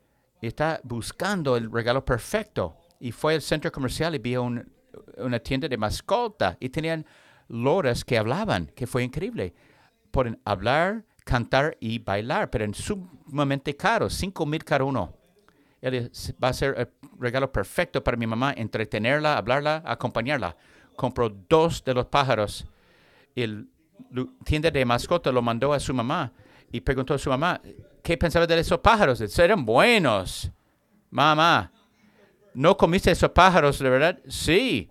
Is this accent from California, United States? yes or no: no; Georgia, United States; accent: Southern; Yo soy de Georgia. Es un acento sureño.